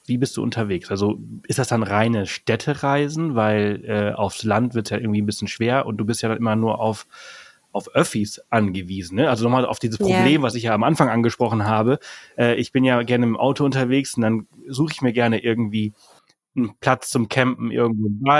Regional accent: Balearic Islands, Spain; Also da komme ich ja her, aber ich bin ja auf Mallorca geboren, aufgewachsen und habe jetzt nicht so viel Bezug auf zum Festland

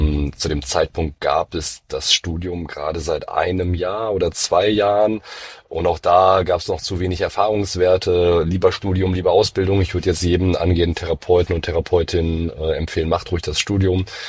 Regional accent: Essen, North Rhine-Westphalia, Germany; bei uns in Essen, in NRW, wo ich herkomme

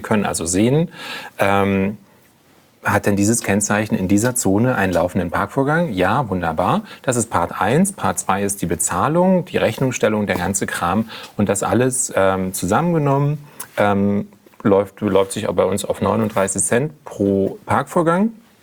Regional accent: Berlin, Germany; ich bin als Berliner Pflanze... Ich wohne in Friedrichshain

